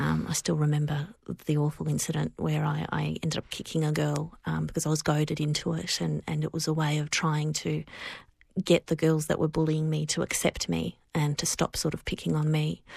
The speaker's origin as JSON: {"language": "English", "country": "Australia", "tie": "born there", "said": "I am Australian born and I have those, you know, sentiments, and my family who lived overseas and came when the war started, immigrated here"}